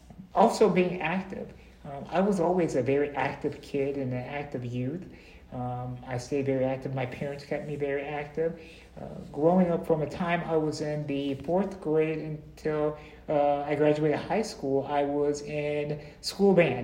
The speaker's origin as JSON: {"language": "English", "town": "St. Louis", "region": "Missouri", "country": "United States", "tie": "born or raised there", "said": "So I was born in St. Louis, Missouri back in 1984. Prior to being born … was born in 1978, and she also was born with muscular dystrophy. I grew up in a neighborhood in St. Louis"}